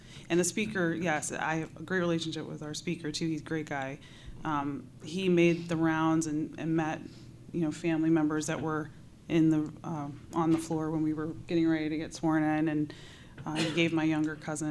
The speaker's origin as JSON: {"language": "English", "town": "Cleveland", "region": "Ohio", "country": "United States", "lives_now": "Columbus, United States", "said": "So I'm from Cleveland by the lake, and snow is often an issue."}